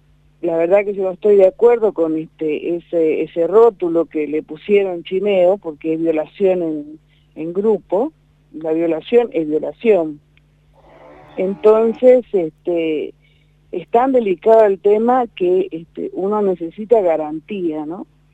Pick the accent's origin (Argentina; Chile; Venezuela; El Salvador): Argentina; Salta; No sé en Chaco, pero acá en Salta, porque yo soy de Salta